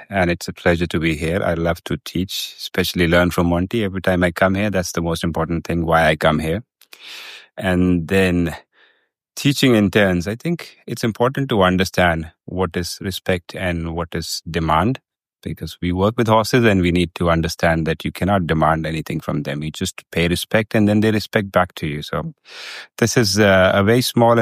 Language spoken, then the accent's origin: English; India; I'm from India and I've got no horse background.